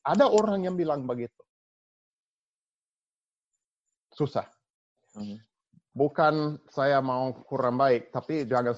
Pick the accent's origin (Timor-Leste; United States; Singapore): United States; Indonesian is a second language; Sebetulnya, Pak, sebagai orang Amerika, saya berhak mengatakan ini. Saya berhak mengatakan ini sebagai orang Amerika.